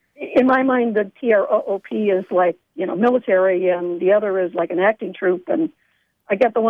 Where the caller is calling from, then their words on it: Sharon, Pennsylvania, United States; Calling from Sharon, Pennsylvania, Penn State Shenango, where I teach theater.